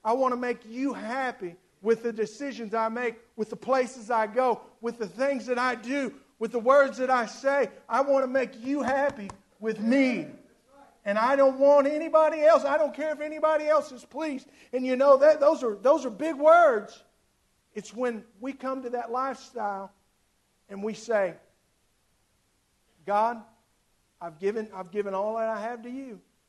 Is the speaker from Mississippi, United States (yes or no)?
no; Fort Worth, Texas, United States; And I'm from Texas. I'm proud to be a Texan. I'm proud that my mom and dad lived here all my life. That we've lived in Fort Worth all my life.